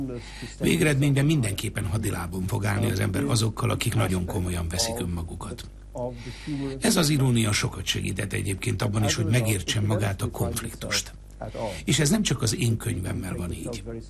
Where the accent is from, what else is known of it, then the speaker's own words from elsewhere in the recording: Mumbai, Maharashtra, India; also born or lived in London; Amikor Indiába megyek, mindig úgy érzem, hazaérkezem. Az a hely, ahol születtem és ahol nevelkedtem, mindig megadja nekem ezt az érzést. A Bombayba utazom, mindig elfog egy érzés, amit hazaérkezéskor érez az ember. Elég sokat is járok Indiában, úgyhogy Bombay mindenképpen ilyen hely.